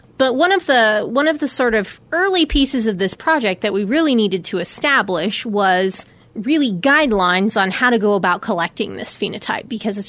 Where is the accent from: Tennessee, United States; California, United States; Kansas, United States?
Kansas, United States; But I grew up in Kansas, and it's something I've always sort of been thinking about in the back of my mind.